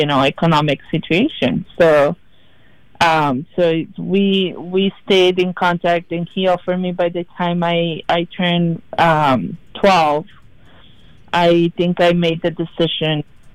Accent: Santiago, Santiago Metropolitan Region, Chile; now in United States; Yeah, so I grew up in Santiago. That's the Chile's capital.

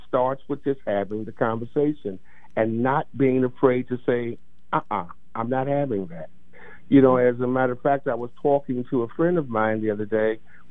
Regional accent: St. Louis, Missouri, United States; You know, I was raised in St. Louis, and in places like St. Louis and in the South and in places like New York and et cetera, people who understand what a roach is knows that roaches can be a problem.

